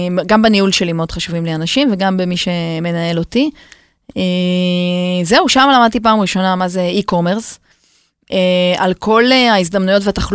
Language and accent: Hebrew; Kfar Saba, Central District, Israel; also born or lived in Beersheba, Israel; אני גם עברתי בגיל 4 לכפר סבא, אבל זה תמיד כיף להגיד